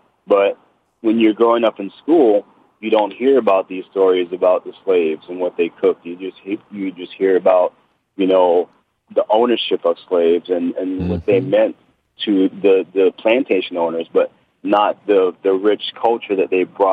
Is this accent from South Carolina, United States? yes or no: yes; Hilton Head, South Carolina, United States; that, you know, that's how we grew up here on Hilton Head. And, you know, those are the same foods that a lot of the slave cooks made for their owners.